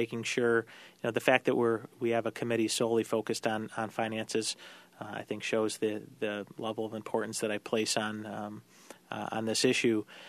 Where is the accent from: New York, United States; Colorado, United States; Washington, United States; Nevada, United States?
New York, United States; Syracuse; I've learned a lot more about my hometown, things that, you know, I thought I pretty much knew everything about Syracuse. I've spent most of my life here.